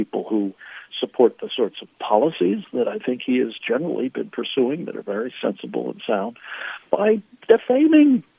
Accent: Pittsburgh, Pennsylvania, United States; I grew up with her in Pittsburgh, Pennsylvania, a couple blocks away from a place called the Tree of Life Synagogue

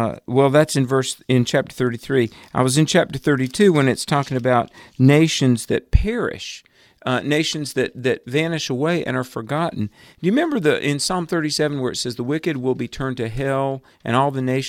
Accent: the South, United States; I'm from the South, where we hold elders in very high regard.

